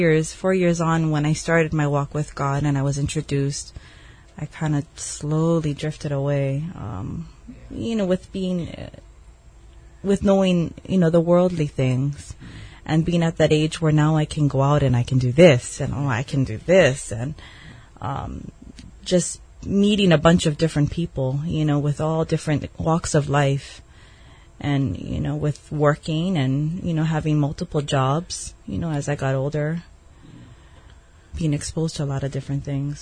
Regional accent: Pearl City, Hawaii, United States; Grew up in Pearl City as well. Raised with all women, single mother, aunt, and grandma.

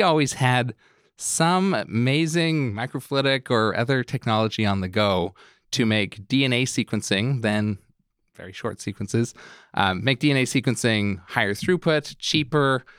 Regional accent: Vancouver, British Columbia, Canada; I'm originally from Vancouver, from a fairly medical family.

